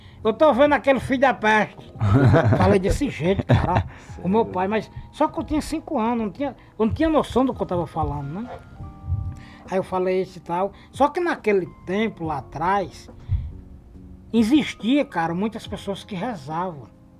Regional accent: Northeast Region, Brazil; Mas eu sou nordestino e eu vim de lá. E eu conheço.

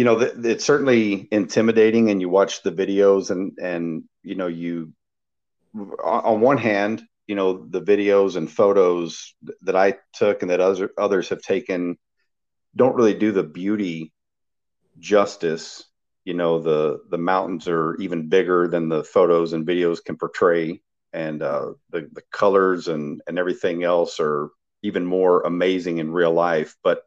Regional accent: Tennessee, United States; now in New Mexico, United States; And yes, I grew up in Tennessee, and the trails.

